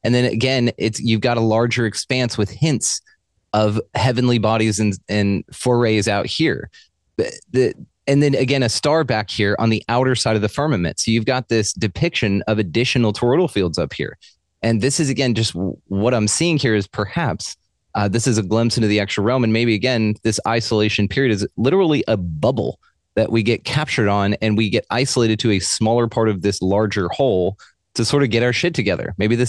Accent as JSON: {"language": "English", "region": "Texas", "country": "United States", "accent": "Texas", "said": "if you will, with my Texas accent"}